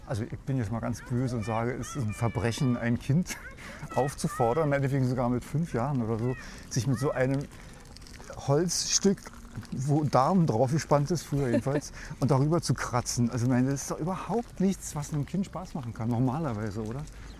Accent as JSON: {"language": "German", "region": "East Germany", "country": "Germany", "said": "ich komme immer aus der DDR, da war es immer so, wenn du ein Instrument gelernt hast oder lernen wolltest"}